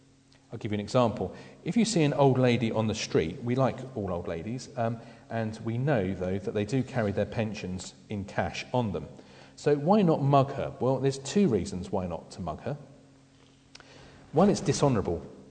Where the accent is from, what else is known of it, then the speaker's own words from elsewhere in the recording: England, United Kingdom; we know as English people that the worst thing in the world is to take anything seriously.